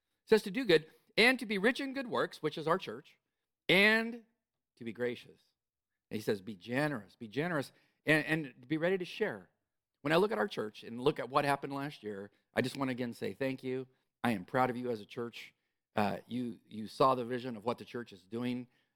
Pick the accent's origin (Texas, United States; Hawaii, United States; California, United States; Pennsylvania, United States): California, United States; I'm sorry for mentioning them, but I am from California.